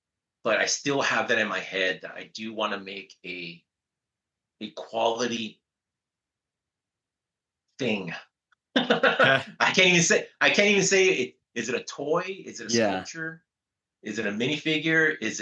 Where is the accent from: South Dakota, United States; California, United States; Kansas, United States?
California, United States; Reseda; Here in Reseda, just in my hometown here in the valley.